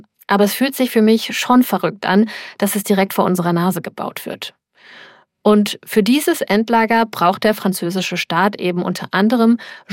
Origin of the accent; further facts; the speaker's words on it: Kleinblittersdorf, Saarland, Germany; Wie wir von meiner Heimatgemeinde Klemm-Plittersdorf aus über eine kleine rote Fußgängerbrücke laufen